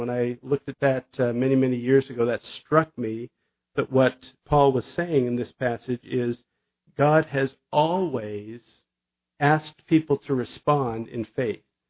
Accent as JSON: {"language": "English", "region": "California", "country": "United States", "tie": "born or raised there", "said": "When I was in high school, I grew up in the Jesus movement in Southern California."}